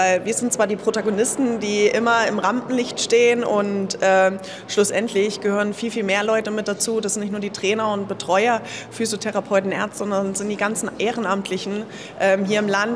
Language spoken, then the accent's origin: German; Thuringia, Germany; Ja, für mich ist das natürlich sehr, sehr emotional, aus meiner Heimatregion, aus Thüringen, so empfangen zu werden.